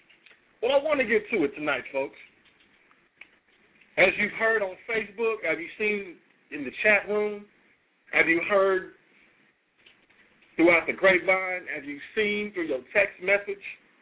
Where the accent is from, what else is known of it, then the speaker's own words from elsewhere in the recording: Kansas City, Missouri, United States; the city of Joplin, Missouri, which is very close to my hometown of Kansas City, Missouri, was damaged beyond belief.